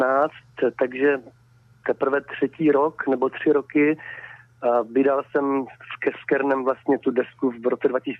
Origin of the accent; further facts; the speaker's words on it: Brno, South Moravian Region, Czechia; jako Brňák jsem